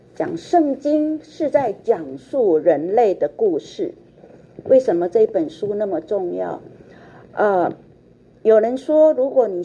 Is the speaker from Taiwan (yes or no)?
no; China; 我好高兴我是中国人。